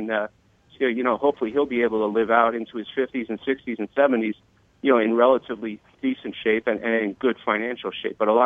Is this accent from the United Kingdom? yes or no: no; Canada; now in United States; I grew up in Canada, where they play football on a much bigger field than they do here in the U.S.